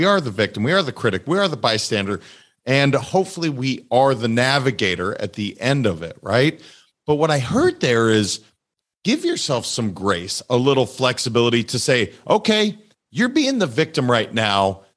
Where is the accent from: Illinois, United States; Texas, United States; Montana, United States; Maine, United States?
Montana, United States; now in Florida, United States; And I live in Florida, so I watch these trees. You're right. I grew up in Montana. I'm used to seeing big oaks and pines.